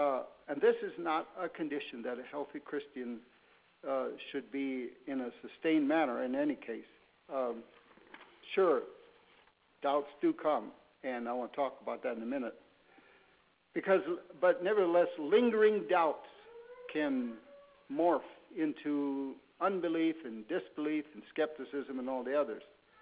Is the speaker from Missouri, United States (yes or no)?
yes; Missouri, United States; I'm actually from Missouri, the Show Me State.